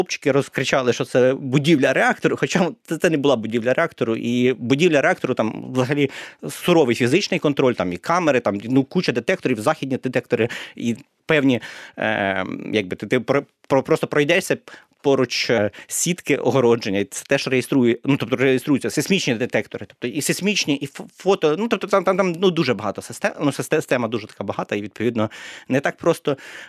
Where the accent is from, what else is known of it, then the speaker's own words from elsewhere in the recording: Zhytomyr, Zhytomyr Oblast, Ukraine; оскільки я з Житомира